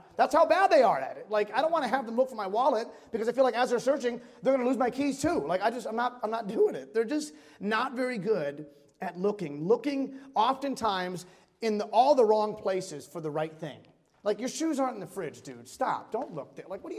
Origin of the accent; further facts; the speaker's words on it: Holyoke, Massachusetts, United States; But I'm from Western Mass. We grew up in Western Mass, Holyoke, Massachusetts. So we are native New Englanders